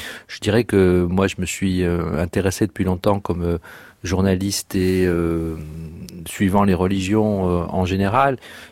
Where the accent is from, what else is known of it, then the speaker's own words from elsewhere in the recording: Toulouse, Occitanie, France; Je suis toulousain